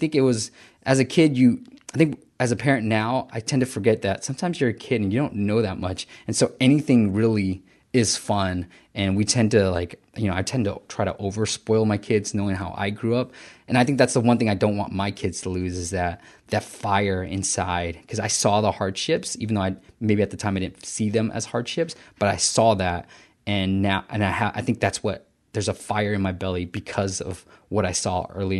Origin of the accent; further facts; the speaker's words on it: Fremont, California, United States; So we moved all the way to Union City, California. And I grew up in Fremont, California.